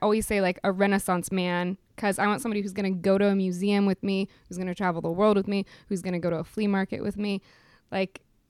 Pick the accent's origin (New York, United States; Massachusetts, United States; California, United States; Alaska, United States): California, United States; Newport Beach; born there; I was born in Newport Beach, and so I was always like, that's the life I could have lived